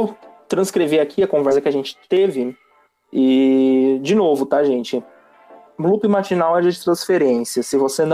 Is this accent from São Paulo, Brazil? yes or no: yes; Jundiaí, São Paulo, Brazil; eu sou de Jundiaí, São Paulo, tá? Eu esqueci esse pequeno detalhe, esse pequeno aviso de onde que eu sou.